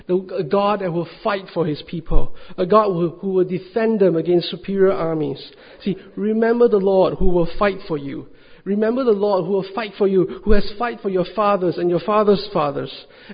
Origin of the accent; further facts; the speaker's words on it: Singapore; You see, I'm a Singaporean